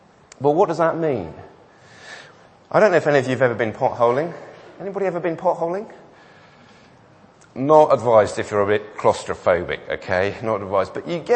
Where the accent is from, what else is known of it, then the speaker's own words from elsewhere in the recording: Swansea, Wales, United Kingdom; born there; I was born in Wales. There seems to be a theme developing at the moment, so I thought I'd join in. I was born in Swansea.